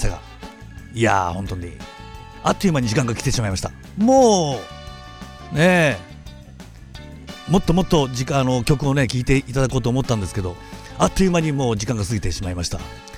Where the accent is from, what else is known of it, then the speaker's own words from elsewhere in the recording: Yamaguchi, Japan; 俺のふるさと山口に行ってきたとかさ